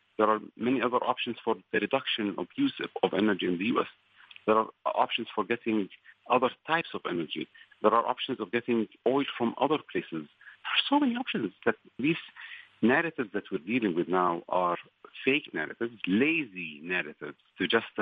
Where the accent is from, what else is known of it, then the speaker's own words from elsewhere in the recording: Iraq; also born or lived in Jordan / Saudi Arabia; I grew up in the Arab world. I am half Palestinian and half Iraqi. I grew up in different parts of the Arab world, in Iraq and Jordan and Saudi Arabia and other countries.